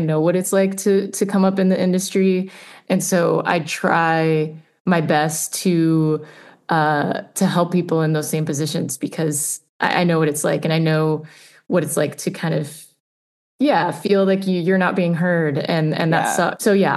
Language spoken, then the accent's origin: English; Miami, Florida, United States; now in New York, United States; Especially because I grew up in Miami where every second or third person is Cuban. There's such a big Cuban community there.